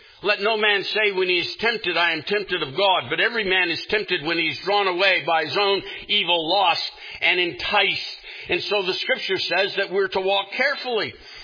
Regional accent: United States; I grew up here in the United States.

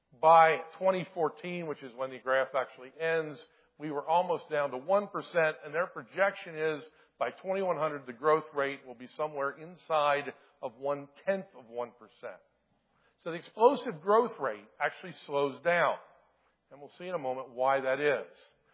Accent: Delaware, United States; And I come from Delaware, which is probably one of the most bluest states in the nation.

